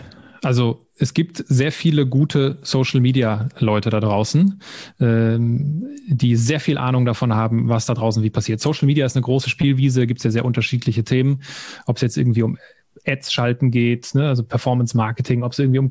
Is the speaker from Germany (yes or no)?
no; Switzerland; Und das am liebsten bei uns in der Schweiz und da quasi so ein Retreat mit mir selbst mache.